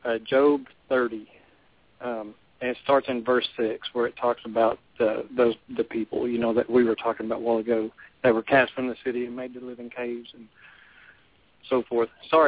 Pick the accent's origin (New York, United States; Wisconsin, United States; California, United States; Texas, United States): Texas, United States; McKinney; I grew up in McKinney, Texas, and in 1964, there was supposedly a Bigfoot sighting.